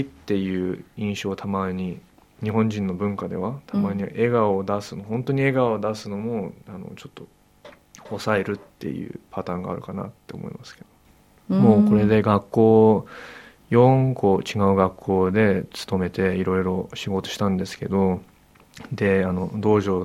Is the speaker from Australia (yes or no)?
yes; Australia; この先生は日本人でオーストラリアで生まれ育ったから、